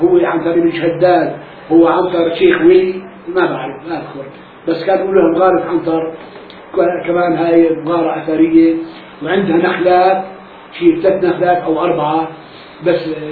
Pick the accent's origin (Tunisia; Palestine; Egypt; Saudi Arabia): Palestine; moved away; لا كان عندنا بالبلد نخلة مشهورة وطلعنا من فلسطين ب48 نخلة وحيدة ما في غيرها للبلد